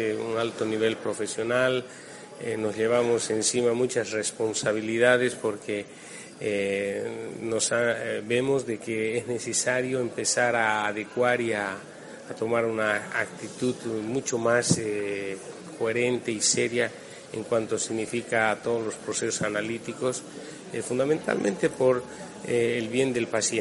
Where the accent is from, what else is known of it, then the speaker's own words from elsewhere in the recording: Bolivia; Vengo de Bolivia